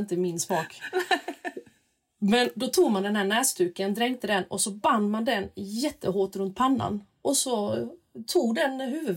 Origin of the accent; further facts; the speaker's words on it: Småland, Sweden; born there; För jag är ju född i Småland, men mina föräldrar är från Balkan, från Makedonien.